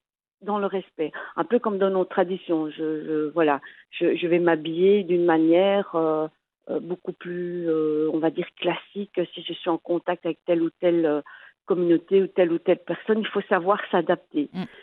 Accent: Oujda, Oriental, Morocco; Donc, moi, je suis originaire de Oujda, mais j'ai eu un coup de cœur pour la baie de Tanger.

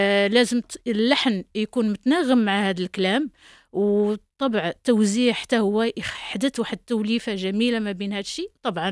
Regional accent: Morocco; احنا مغرب

